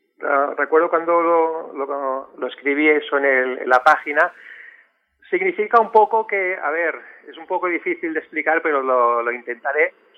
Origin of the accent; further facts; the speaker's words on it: Mataró, Catalonia, Spain; born there; yo nací en Mataró, en Barcelona, y hablo catalán.